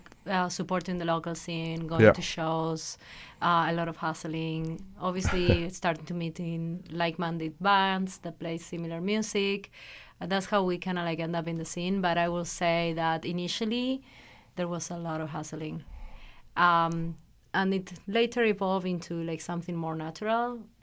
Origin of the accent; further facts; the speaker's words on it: Argentina; now in Vancouver, Canada; I am from Argentina.